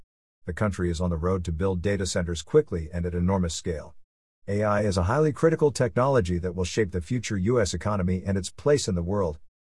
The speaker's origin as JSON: {"language": "English", "region": "New Mexico", "country": "United States", "said": "In my home state of New Mexico, there is an active and growing opposition to data center projects."}